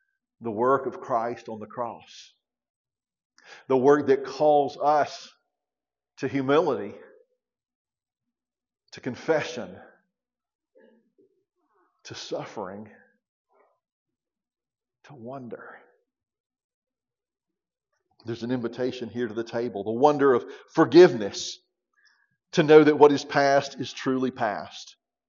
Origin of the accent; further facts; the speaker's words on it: Leslie, United States; A few months ago, I went back to Leslie, my hometown, and I buried my Uncle Howard.